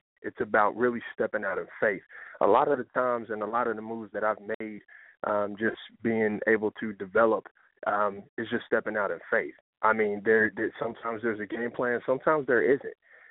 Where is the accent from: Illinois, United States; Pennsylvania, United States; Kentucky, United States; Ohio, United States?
Ohio, United States; Cincinnati; now in Columbus, United States; I'm from Cincinnati, but we're actually, our headquarters is in Columbus, Ohio.